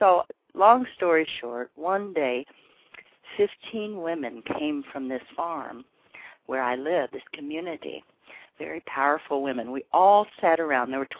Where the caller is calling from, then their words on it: Missouri, United States; from Missouri.